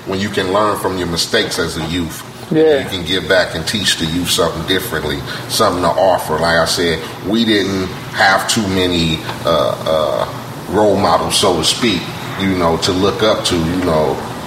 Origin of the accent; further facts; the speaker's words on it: California, United States; Like you said, growing up in Cerritos or Lakewood or fucking suburban area, so to speak.